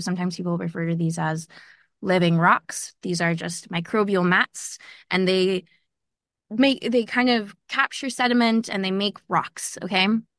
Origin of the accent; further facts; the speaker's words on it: Utah, United States; It's just I grew up in Utah, which is a very particular place. It has kind of conservative values.